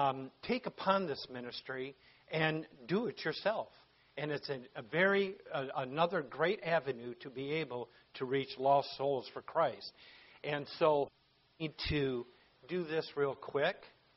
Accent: Michigan, United States

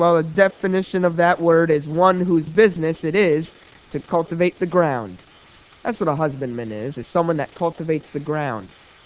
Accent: New Jersey, United States; I grew up here in New Jersey.

